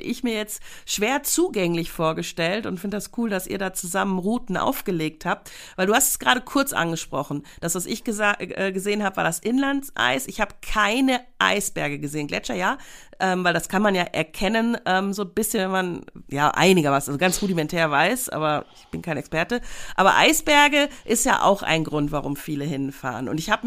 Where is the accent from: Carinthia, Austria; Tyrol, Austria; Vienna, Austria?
Tyrol, Austria; Das ist so ein Dorf bei uns in Tirol.